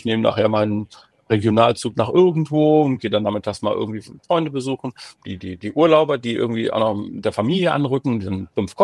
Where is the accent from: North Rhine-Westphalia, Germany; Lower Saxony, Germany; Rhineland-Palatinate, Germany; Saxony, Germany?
North Rhine-Westphalia, Germany; Solingen; oder Solingen, wo ich herkomme, meine Eltern oder so.